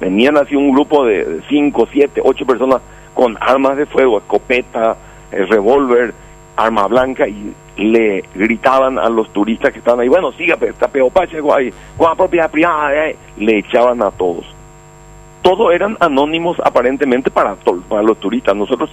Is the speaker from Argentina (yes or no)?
no; Paraguay; somos paraguayos que hacemos turismo interno nomás.